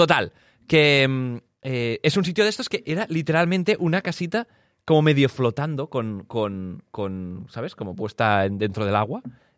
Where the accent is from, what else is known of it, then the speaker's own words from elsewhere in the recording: France; Es que yo soy de Francia y soy más de pueblecitos que de ciudades